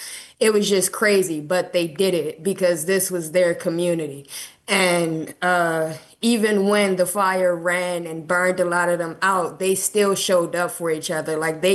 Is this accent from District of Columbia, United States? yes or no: yes; Washington, District of Columbia, United States; Like when I'm in DC, because I was born and raised in Southeast, it always feels like survival there.